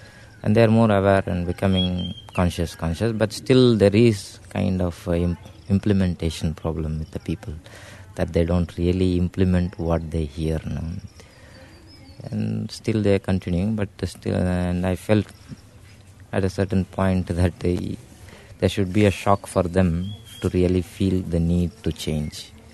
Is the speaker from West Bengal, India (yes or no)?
no; Auroville, Tamil Nadu, India; from Auroville, at present living at Sincerity. I was born and brought up here in Auroville